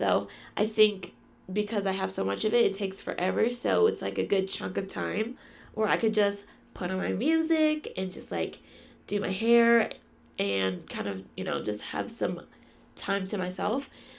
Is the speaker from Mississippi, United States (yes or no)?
no; Denver, Colorado, United States; now in Colorado Springs, United States; I am from Colorado. Originally from Denver, Colorado, but I live right now in Colorado Springs, Colorado